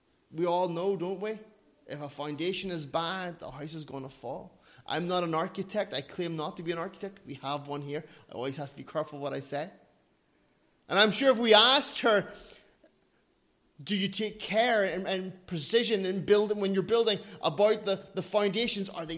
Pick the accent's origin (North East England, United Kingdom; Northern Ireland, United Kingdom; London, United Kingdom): Northern Ireland, United Kingdom; I come from Ireland, from Northern Ireland, if you want to be politically correct. I say Ireland these days.